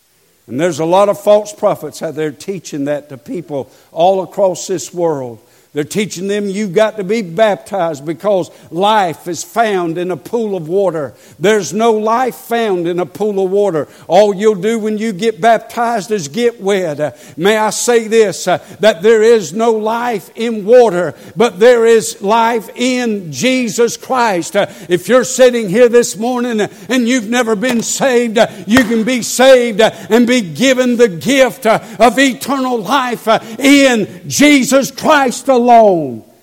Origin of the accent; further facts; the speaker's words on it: United States; I'm an American.